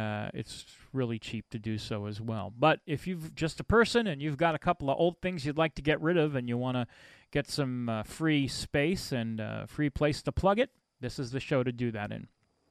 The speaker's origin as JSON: {"language": "English", "region": "Massachusetts", "country": "United States", "tie": "born or raised there", "said": "Taking a look now in my hometown, Massachusetts."}